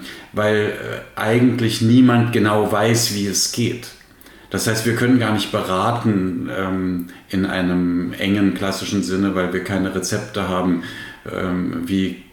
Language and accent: German; Kassel, Hesse, Germany; ich komme aus Kassel.